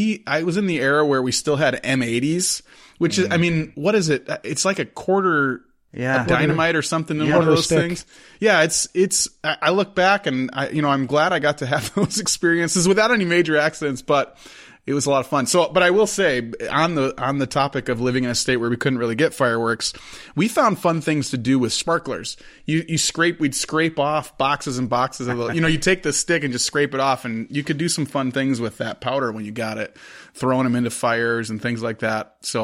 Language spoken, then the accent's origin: English; Illinois, United States; I grew up in Illinois, and it's very similar to Minnesota. Nothing was really allowed. But somehow we were close to the Wisconsin border, so we'd make a trip over most years.